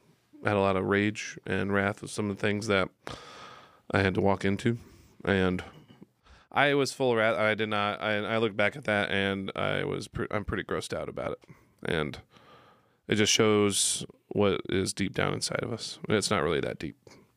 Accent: United States; No. Sorry. I'm American.

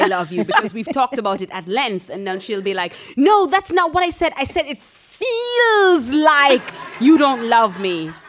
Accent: Jamaica; I grew up in Jamaica. Chinese, Jamaican man.

